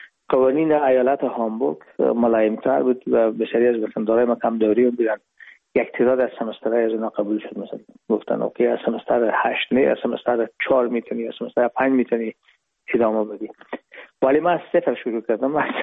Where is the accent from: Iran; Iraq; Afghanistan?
Afghanistan; Herat; moved away as an adult; now in Hamburg, Germany; ما رفتیم از کابل به هرات و پیش که فاکولته رو پایان برسانیم یا دیپلم بگیریم از هرات از طریق زمینی داخل مرز ایران شدیم، از مرز ایران گذشتیم و داخل پاکستان و از پاکستان قاچقی آمدیم به آلمان. میشد سال 1369 که ما به هامبورگ رسیدیم که باشه 1990.